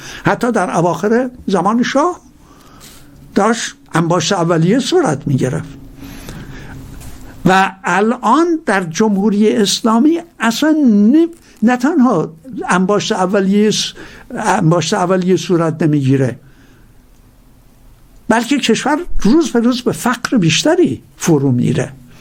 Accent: Iran; moved away; موقعی که فهمید من از ایران اومدم

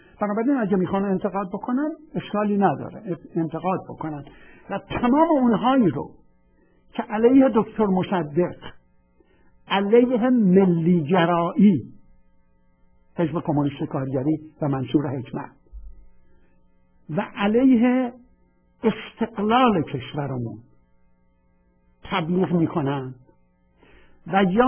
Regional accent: Khuzestan, Iran; چون من بچه خوزستانم.

